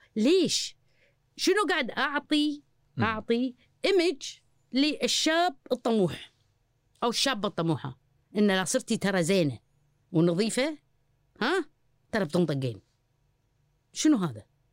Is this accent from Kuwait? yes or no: yes; Kuwait; أنا اللي أقوله إحنا كلنا ككويتيين كل واحد من مكانه لازم نربي على حب الوطن